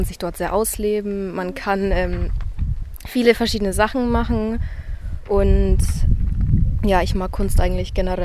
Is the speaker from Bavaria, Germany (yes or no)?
yes; Nuremberg, Bavaria, Germany; ich bin 15 Jahre alt und ich komme aus Nürnberg.